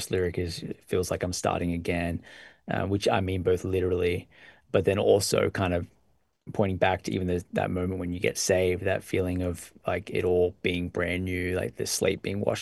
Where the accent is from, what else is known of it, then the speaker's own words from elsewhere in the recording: Australia; now in United States; Hillsong, which is the church I was part of for my whole life. So there's a lot of like unsettling. I moved from Australia to the US.